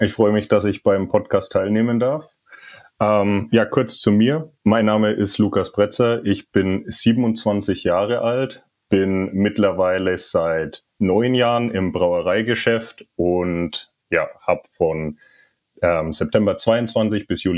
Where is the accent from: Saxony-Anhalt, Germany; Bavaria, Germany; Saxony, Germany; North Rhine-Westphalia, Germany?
Bavaria, Germany; Bamberg; also born or lived in Memmelsdorf; Ich bin tatsächlich in Bamberg groß geworden. Also geboren bin ich in Memmelsdorf, aber aufgewachsen dann in Bamberg in der Jugend